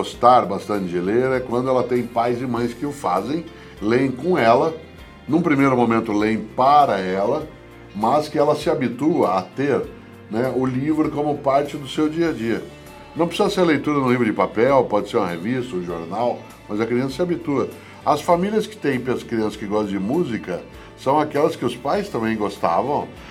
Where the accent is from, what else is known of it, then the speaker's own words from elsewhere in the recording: Londrina, Paraná, Brazil; Quando eu era menino em Londrina, que é a minha cidade